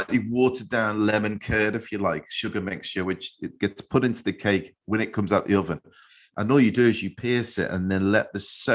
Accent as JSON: {"language": "English", "town": "Liverpool", "region": "North West England", "country": "United Kingdom", "tie": "born or raised there", "said": "where I grew up in Liverpool"}